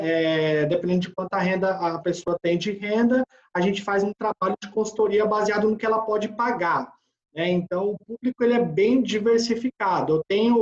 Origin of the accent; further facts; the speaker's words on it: São Paulo, Brazil; moved away as an adult; now in Mossoró, Brazil; Sou de São Paulo, sou paulista, vim embora para Mossoró, na expectativa de lecionar